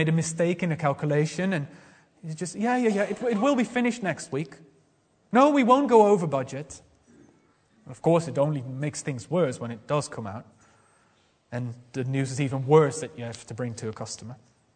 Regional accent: Netherlands; in the Netherlands, in my home country

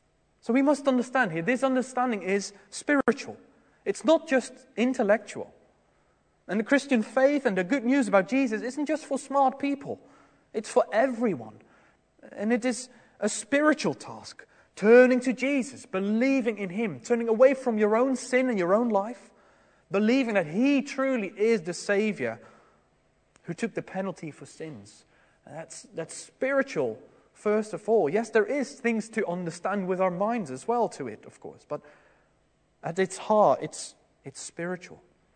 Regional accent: Netherlands; There was, in my hometown in the Netherlands, a small town, there was a very famous cyclist.

